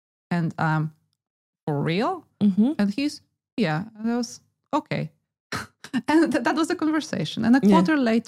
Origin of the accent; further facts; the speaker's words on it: Poland; let's keep in mind that we are from Poland. So winter is pretty tough and you just want to escape cold.